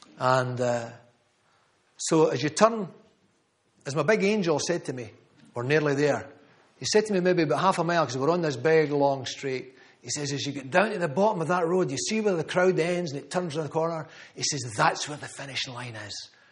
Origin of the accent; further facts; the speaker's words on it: Scotland, United Kingdom; Only Jesus knows I'm from Scotland.